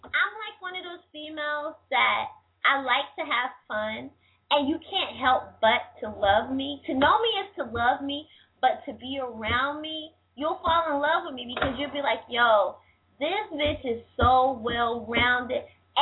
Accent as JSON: {"language": "English", "region": "the South", "country": "United States", "said": "Come on, I'm from the South. I know my way around the kitchen."}